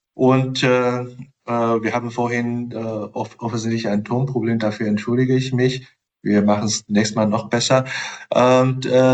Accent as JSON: {"language": "German", "country": "China", "said": "oder um von deutschen Kanzler, ich bin ja Chinese, zu sprechen"}